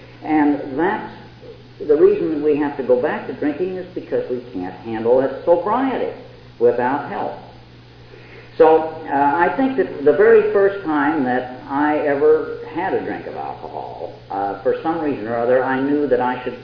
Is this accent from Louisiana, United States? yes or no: no; Kansas, United States; I was raised in the Middle West in Kansas, and I was an only child of loving parents